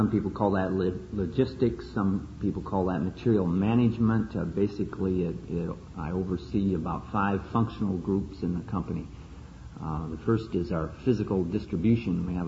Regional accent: Wisconsin, United States; I grew up in Wisconsin and got out of high school in 1964.

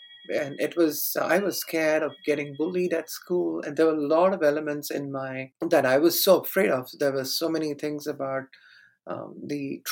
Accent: India; English is a second language; I'm a South Asian and I grew up in India.

